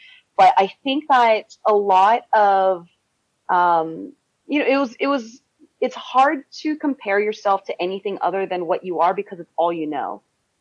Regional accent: California, United States; back in the day, I mean, growing up in California, you've got, you know, the beautiful beaches of California.

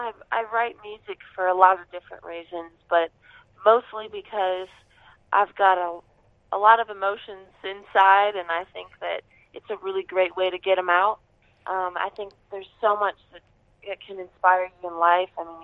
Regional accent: Detroit, Michigan, United States; that I really feel is connected to my hometown of Detroit, Michigan.

